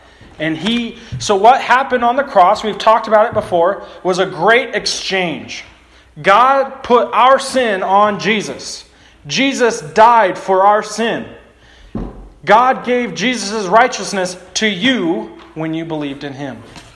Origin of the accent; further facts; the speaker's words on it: Utah, United States; Okay, I'm from Utah.